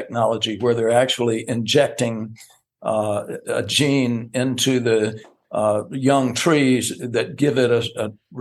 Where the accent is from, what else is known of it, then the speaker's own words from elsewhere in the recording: Alabama, United States; But, you know, I grew up in Alabama, guys, right next door to you guys there.